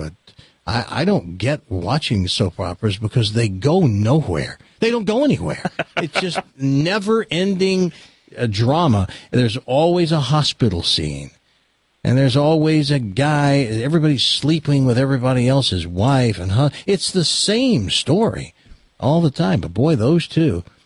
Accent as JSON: {"language": "English", "town": "Humboldt", "region": "Tennessee", "country": "United States", "tie": "born or raised there", "said": "Well, that's not my hometown. My hometown's Humboldt, Tennessee."}